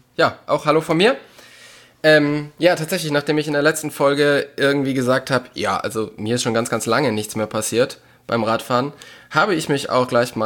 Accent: North Rhine-Westphalia, Germany; Und da ich ja aus dem Kölner, beziehungsweise zwischen Köln und Ruhrpott herkomme, wo man mit 1000 Leuten gleichzeitig fährt

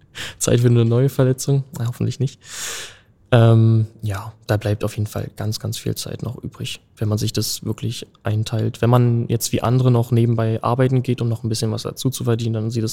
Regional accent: Berlin, Germany; Ich bleibe in Weißensee. Da bin ich bin in Friedrichshain geboren, also im Krankenhaus Friedrichshain. Aber seitdem ich denken kann, wohne ich und lebe ich in Weißensee. Und da bleibe ich auch.

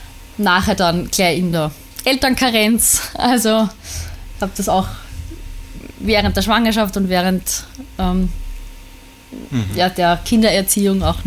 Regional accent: Guntramsdorf, Lower Austria, Austria; Ich komme aus Guntramsdorf.

